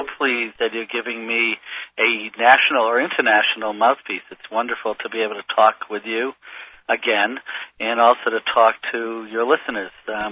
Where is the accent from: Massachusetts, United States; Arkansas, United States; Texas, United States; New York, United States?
Massachusetts, United States; Worcester; I was born and raised in Worcester, Massachusetts